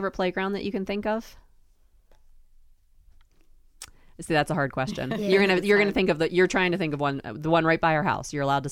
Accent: Pittsburgh, Pennsylvania, United States; Oh, it's not. I'm from Pittsburgh.

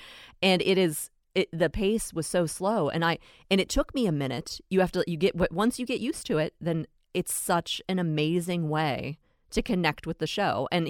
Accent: Pittsburgh, Pennsylvania, United States; I born and raised in Pittsburgh. I thought Mr. Rogers was mine.

